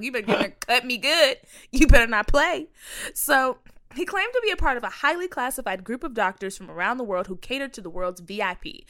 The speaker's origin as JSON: {"language": "English", "region": "Texas", "country": "United States", "said": "and my friend Priscilla always says this because I'm from Texas."}